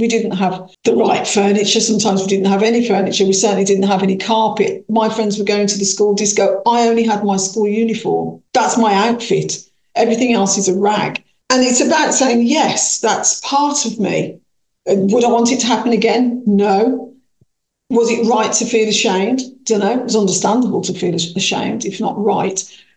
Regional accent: Birmingham, West Midlands, United Kingdom; I am African Caribbean, I am Irish, I am British, I am an adopted mother, I am a tennis fan, I am a Brummie completely, and even in Brummie circles, I'm a Moseley Brummie

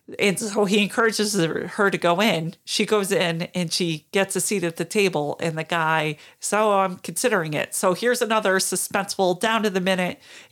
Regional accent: New York, United States; Yeah, I'm a New Yorker.

